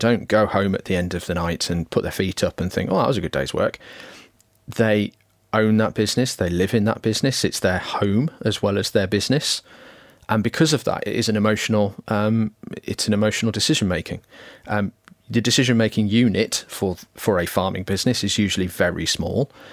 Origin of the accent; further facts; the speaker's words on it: Wolverhampton, West Midlands, United Kingdom; my dad was an engineer and I was brought up in Wolverhampton.